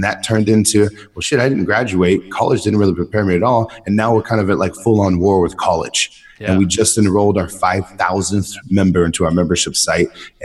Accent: San Diego, California, United States; Born and raised in San Diego, University of San Diego.

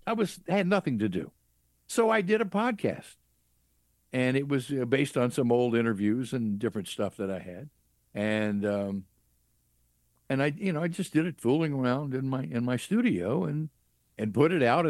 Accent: Clarksdale, Mississippi, United States; Clarksdale, Mississippi.

